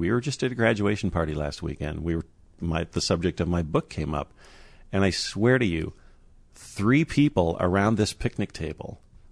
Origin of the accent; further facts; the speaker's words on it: Wisconsin, United States; I am from Wisconsin.